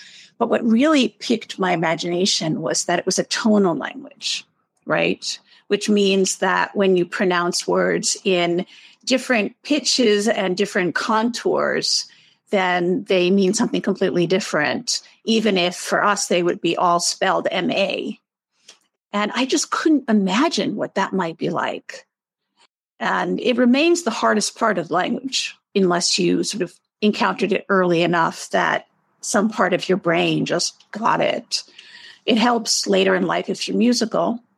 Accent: New York City, New York, United States; even though I grew up in New York City, it was very, it wasn't a very diverse population that I was part of.

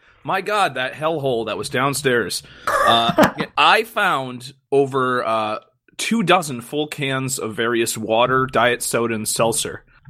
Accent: United States; Because I'm from America, and it's called seltzer, damn it.

